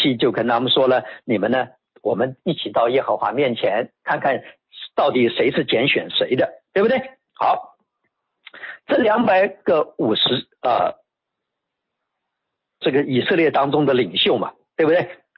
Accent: China; 我们中国人有一句俗话

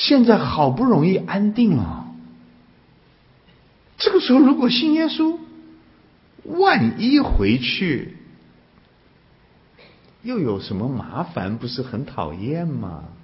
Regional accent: China; 我们中国人说是安享什么晚年啊

